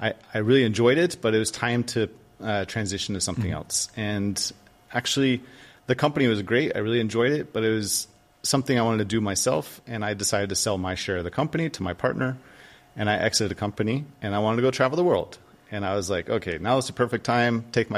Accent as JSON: {"language": "English", "region": "Arizona", "country": "United States", "tie": "born or raised there", "said": "because I grew up in Arizona, and basically I joined the U.S. Air Force because I want to go see the world."}